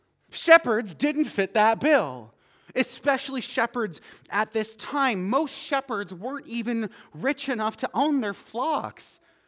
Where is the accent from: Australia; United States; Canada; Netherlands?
Canada; I'm Canadian